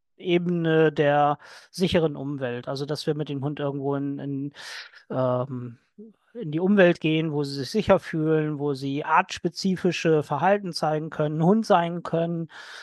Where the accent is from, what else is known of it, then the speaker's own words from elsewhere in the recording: Lower Saxony, Germany; Ich komme aus der Nähe von Lüneburg